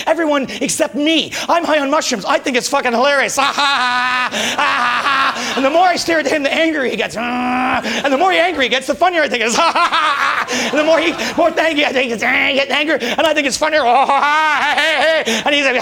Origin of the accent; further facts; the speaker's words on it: Toronto, Ontario, Canada; It's because I'm Canadian. I'm from Toronto, right?